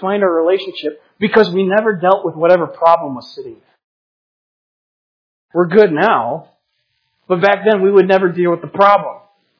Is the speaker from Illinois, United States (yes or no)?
yes; Chicago, Illinois, United States; I grew up in Chicago, so I'm a Cubs fan.